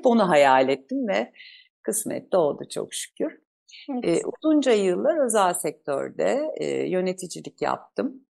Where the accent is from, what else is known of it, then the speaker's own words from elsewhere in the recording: Akhisar, Manisa, Turkey; born there; Tabii ben 1973 doğumluyum. Manisa Akhisar'da doğdum.